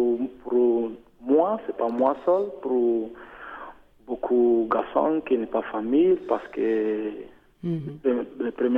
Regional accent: Niger; moved away; Je suis un Nigérien.

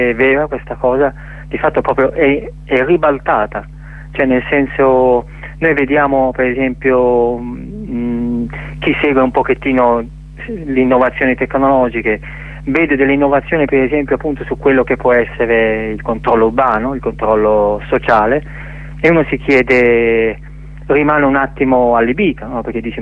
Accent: Bergamo, Lombardy, Italy; io sono di Bergamo

